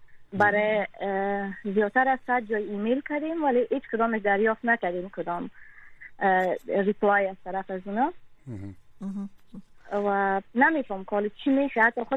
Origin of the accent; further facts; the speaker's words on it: Kabul, Afghanistan; خودم و فامیلیم تمام ما در کابل زندگی میکنیم، همیجا به دنیا آمدیم و خودم هم از کابل هستم